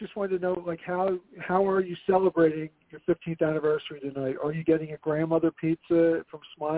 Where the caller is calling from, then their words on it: Philadelphia, Pennsylvania, United States; calling from Philadelphia.